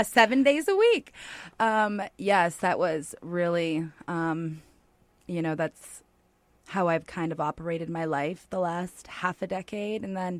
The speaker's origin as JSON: {"language": "English", "town": "Portland", "region": "Maine", "country": "United States", "tie": "born or raised there", "also_born_or_lived": "Falmouth", "said": "So, yes, growing up in Portland and transforming into Falmouth and watching my parents do what they did"}